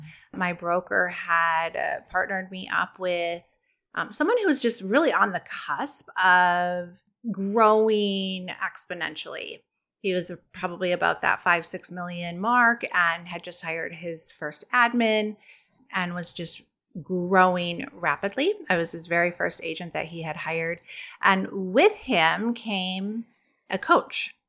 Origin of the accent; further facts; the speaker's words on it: Michigan, United States; I am actually from West Michigan.